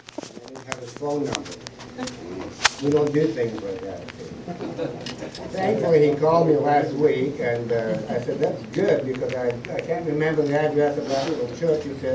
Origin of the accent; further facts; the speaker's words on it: Glasgow, Scotland, United Kingdom; born there; I was born in Glasgow, Scotland. The reason I talk about that is because I was born in an Irish Catholic family. Consequently, I was Irish Catholic.